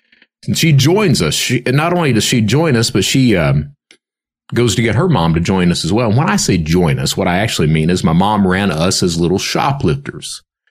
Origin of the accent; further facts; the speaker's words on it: Hazard, Kentucky, United States; I'm from Hazard, Kentucky. So if you've seen those floods on CNN and things like that, that epicenter is my hometown.